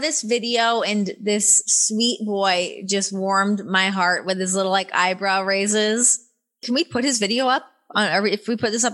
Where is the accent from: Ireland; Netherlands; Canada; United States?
Canada; accent: Canadian; When I first signed to WWE, they made me take classes to get rid of my Canadian accent